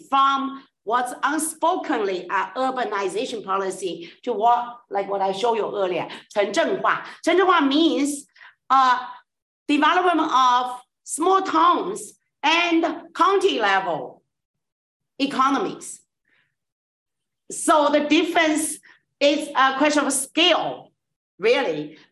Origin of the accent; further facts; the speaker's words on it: China; In my hometown, oh, I can boast. You know who found my county? Wu Zhetian.